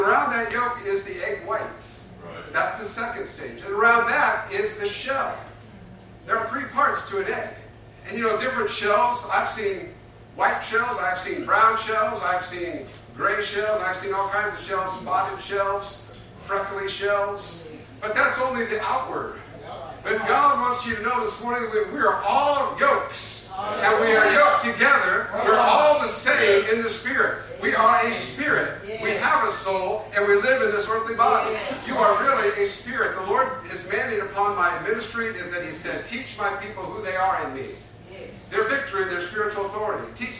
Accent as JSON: {"language": "English", "region": "Midwest", "country": "United States", "tie": "born or raised there", "said": "I grew up in the Midwest, and my grandparents lived on a farm"}